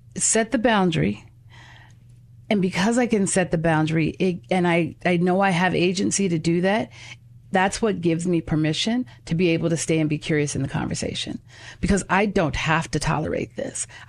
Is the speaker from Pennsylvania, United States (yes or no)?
no; Los Angeles, California, United States; I grew up in South Central LA, as I've shared before.